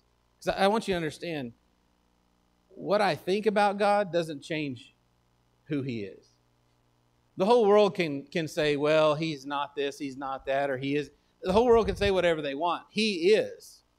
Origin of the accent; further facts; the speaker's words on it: Texas, United States; I mean, I'm from Texas. We all carry pocket knives.